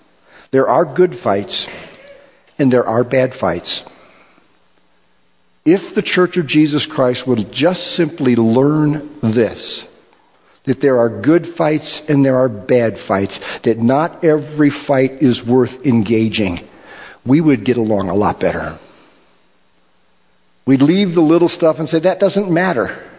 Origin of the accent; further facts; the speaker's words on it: Midwest, United States; I grew up in the Midwest.